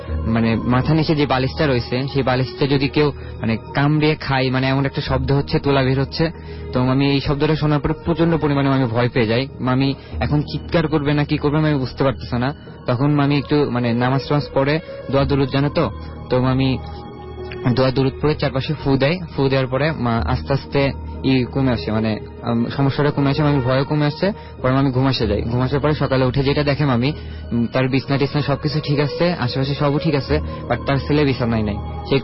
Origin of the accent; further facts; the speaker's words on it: Dhaka, Dhaka Division, Bangladesh; আমি মিরপুর এক থেকে আসছি।